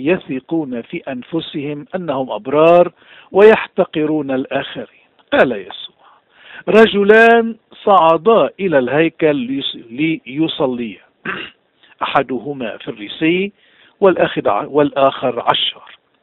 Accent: Lebanon; نفس الشيء بالنسبة لوضعنا كلبنانيين

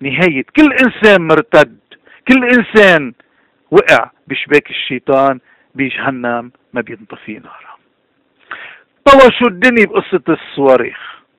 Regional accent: Lebanon; نحن كلبنانيين نحن بالنهاية ضحايا، ضحايا الناس القياديين في لبنان

